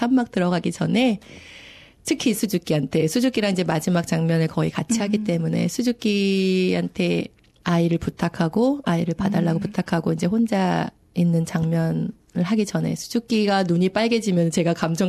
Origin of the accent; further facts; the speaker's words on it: South Korea; now in Sydney, Australia; 여기 사는 이제 시드니 사는 교민으로서